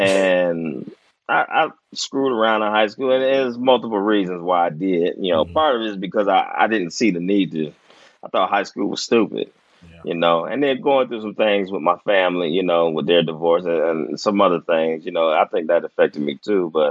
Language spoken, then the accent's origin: English; Omaha, Nebraska, United States; born there; The thing about me, folks probably don't know, is I was born in Omaha, Nebraska.